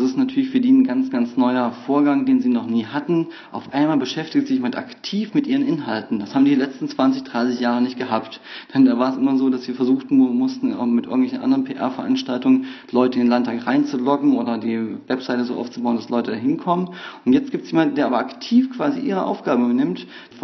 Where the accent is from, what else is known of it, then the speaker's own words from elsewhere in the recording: Thuringia, Germany; Zum einen bin ich jemand, der in Thüringen groß geworden ist.